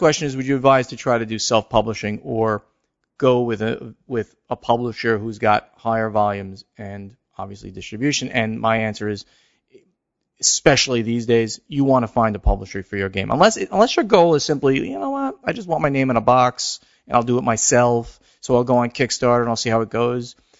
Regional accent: Lithuania; English is a second language; I'm from Lithuania, next to Poland, which is quite a small country

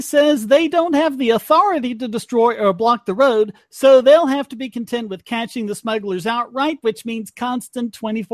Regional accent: North Carolina, United States; several states, including my home state of North Carolina, sued Adobe over this breach

